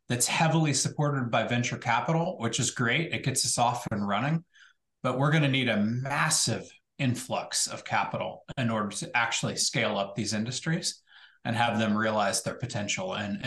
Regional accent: Texas, United States; because I come from Texas.

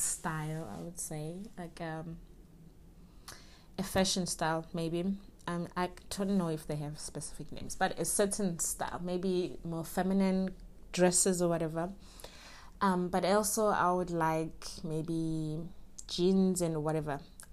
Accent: Soweto, Gauteng, South Africa; So growing up in Soweto, my pyramids were kind of limited.

